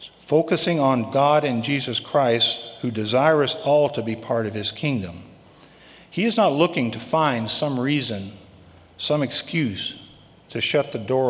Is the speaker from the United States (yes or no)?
yes; Arkansas, United States; Growing up in Arkansas, I rode the bus to and from school every day.